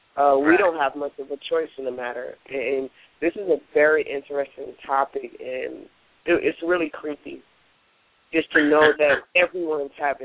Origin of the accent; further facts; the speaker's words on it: Detroit, Michigan, United States; I'm from Detroit, Michigan. A lot of people here are spiritually lost